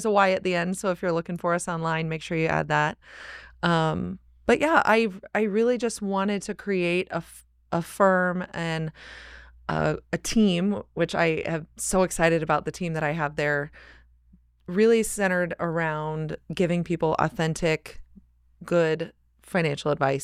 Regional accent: Nebraska, United States; Well, I am born and raised in Nebraska. Yeah. Been a Nebraska girl all my life.

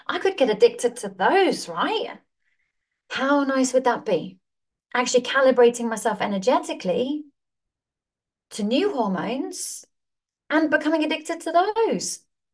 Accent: Zimbabwe; also born or lived in Johannesburg; growing up in Zimbabwe and then Johannesburg, and growing up in a house affected deeply by alcohol and mental health issues.

